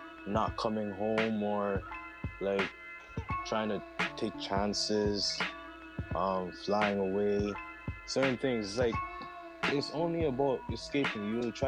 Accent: Toronto, Ontario, Canada; I'm coming in from Toronto, Jane and Finch.

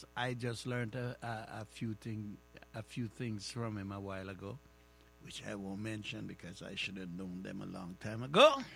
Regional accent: Jamaica; I grew up in that milieu. I'm from Jamaica.

